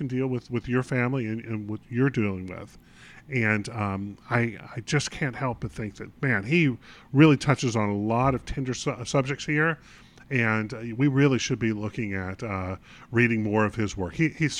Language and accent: English; North Carolina, United States; I'm from North Carolina. Every time I go back to Raleigh, there's an energy to that area.